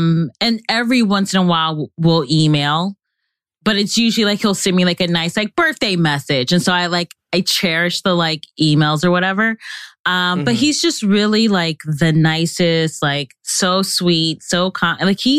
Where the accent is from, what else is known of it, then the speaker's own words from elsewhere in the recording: Cleveland, Ohio, United States; now in New York, United States; Well, I would say I'm from Cleveland, Ohio, but I feel like I'm a city girl at heart, hence me living in New York.